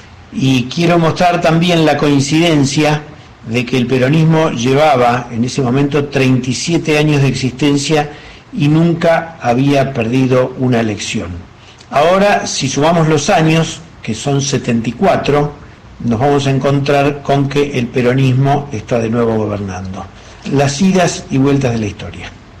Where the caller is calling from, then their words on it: Buenos Aires, Argentina; de Parque Patricios.